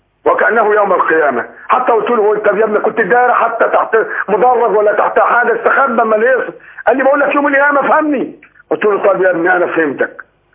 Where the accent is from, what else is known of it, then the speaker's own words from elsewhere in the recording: Cairo, Cairo Governorate, Egypt; بقول لك انا من القاهره